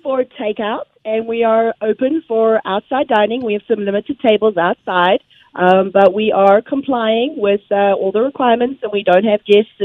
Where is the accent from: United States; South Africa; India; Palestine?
South Africa; accent: South African; moved away as an adult; also born or lived in London; They moved to South Africa, and I was born and raised in South Africa. So although they had very strong Scottish accents, I actually picked up the South African accent. Then my husband and I, as newlyweds, basically moved to London. We lived in London for 16 years